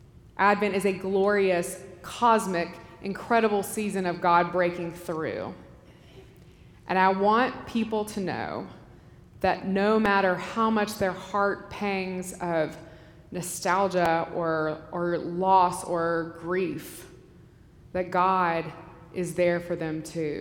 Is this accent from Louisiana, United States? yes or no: yes; New Orleans, Louisiana, United States; we drove down to Jackson to see my brother and his family in New Orleans. And it's my hometown. And I made the mistake of allowing myself to glance down the highway that led to my parents' house.